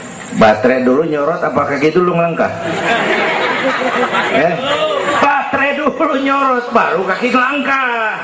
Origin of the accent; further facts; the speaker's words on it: Petamburan, Jakarta, Indonesia; Tahun 50-an kita orang Petamburan kalau pergi haji ke Mekah 6 bulan, tahun 50-an 6 bulan, orang udah pada lupa aja baru pulang tuh.